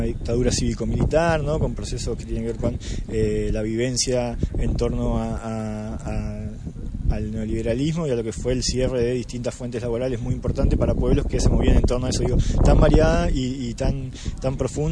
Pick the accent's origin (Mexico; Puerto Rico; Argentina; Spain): Argentina; Entre Ríos; la reconstrucción de nuestros procesos sociales como entrerrianos y como argentinos